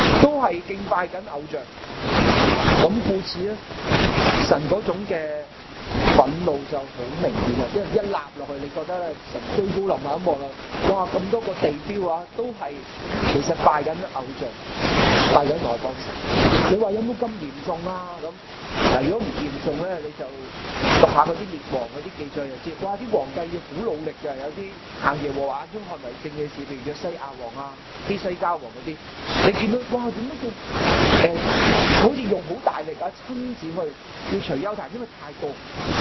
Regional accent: China; 即係好似我哋中国人嘅传统㗎嘛，即係屋企度安个位就得㗎啦。

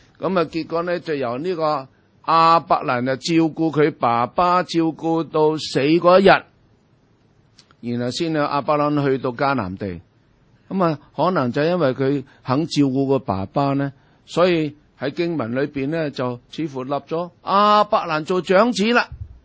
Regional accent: China; 咁我哋中国人呢都有呢个习惯

